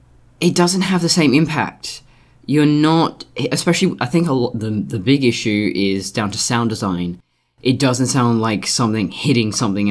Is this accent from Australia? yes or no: yes; Australia; I'm Australian.